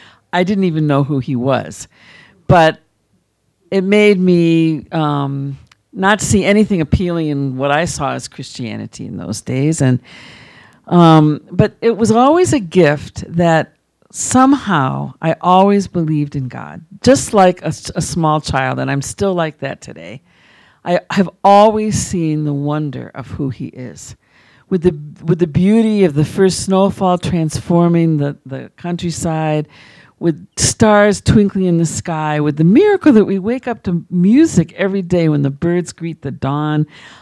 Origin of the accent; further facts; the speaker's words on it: Holyoke, Massachusetts, United States; also born or lived in Hartford; I come from a traditional Jewish family. I grew up in Holyoke, Massachusetts, actually. Was born in Hartford